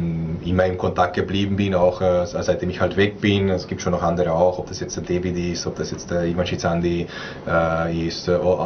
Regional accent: Austria; als Österreicher, als österreichischer Nationalteamspieler

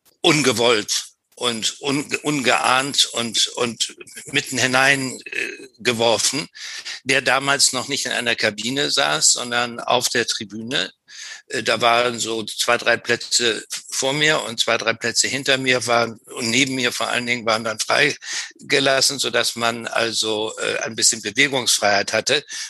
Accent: Malente, Schleswig-Holstein, Germany; ich bin aufgewachsen in Malente unter Malente Kampsmühlen

